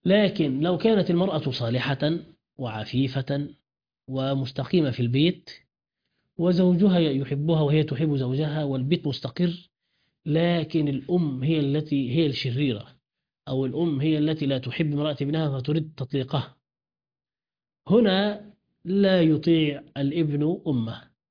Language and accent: Arabic; Egypt; بلدنا مصر